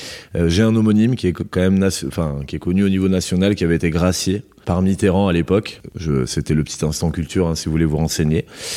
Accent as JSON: {"language": "French", "region": "Nouvelle-Aquitaine", "country": "France", "tie": "born or raised there", "said": "Non, oui, effectivement, je suis originaire des Landes."}